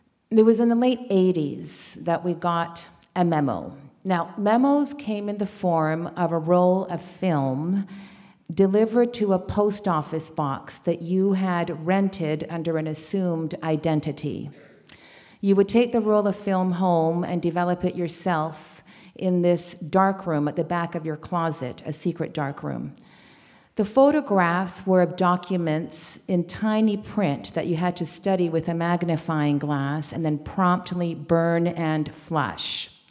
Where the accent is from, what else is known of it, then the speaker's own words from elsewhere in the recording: Canada; also born or lived in Chile; I was born in Chile and raised in Canada. In 1986, when I was 18 years old, I went back to South America for 4 years